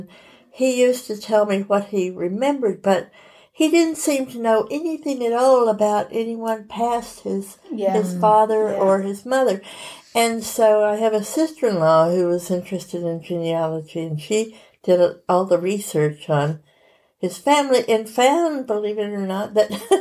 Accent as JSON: {"language": "English", "region": "Tennessee", "country": "United States", "tie": "born or raised there", "also_born_or_lived": "Texas / Alabama", "said": "because I was born in Texas and then we moved to Tennessee and were around Tennessee and Alabama as I was growing up."}